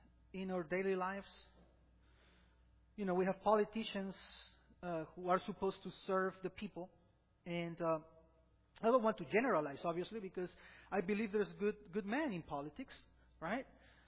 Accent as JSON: {"language": "English", "country": "Peru", "tie": "born or raised there", "said": "You know, growing up in Peru as the son of a pastor wasn't easy."}